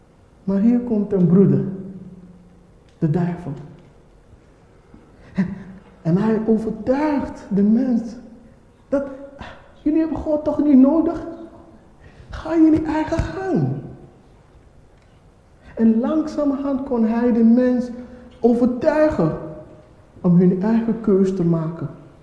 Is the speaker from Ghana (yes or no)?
yes; Ghana; Dutch is a second language; also born or lived in England; als ik hier vergelijk met Ghana, waar ik vandaan kom, het is perfect hier.